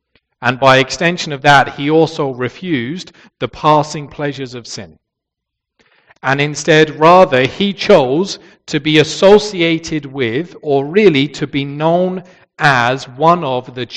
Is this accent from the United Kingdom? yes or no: yes; England, United Kingdom; When I was growing up in England, I grew up in an assembly very much like this.